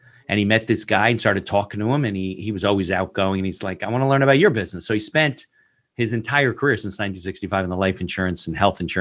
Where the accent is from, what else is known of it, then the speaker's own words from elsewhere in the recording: New Jersey, United States; My story is not as exciting. I grew up in New Jersey. I've been to Israel, but I haven't lived in Israel.